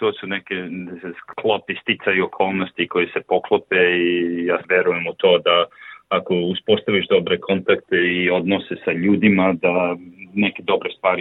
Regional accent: Belgrade, Serbia; iz Beograda sam i odrastao sam uz Partizan pored hale Pionira

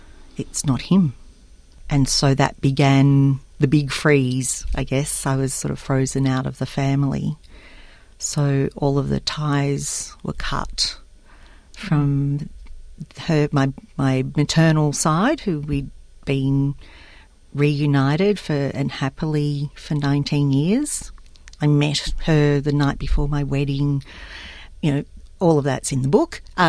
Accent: Newcastle, New South Wales, Australia; I grew up in Newcastle, a very Anglo-oriented city in New South Wales, north of Sydney

